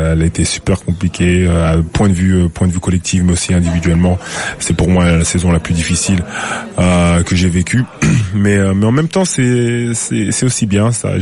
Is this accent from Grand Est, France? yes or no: no; Rouen, Normandy, France; Je suis très attaché à ma ville natale qui est Rouen.